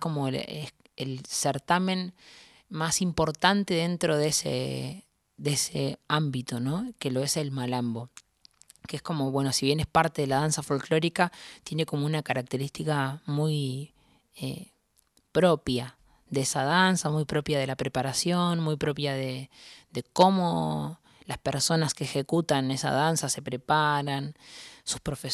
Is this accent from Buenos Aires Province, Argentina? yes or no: no; General Roca, Río Negro, Argentina; now in Buenos Aires, Argentina; yo soy de Fisque Menuco, se conoce más como General Roca, provincia de Río Negro. Me vine a vivir acá a Buenos Aires en el 2020-2021.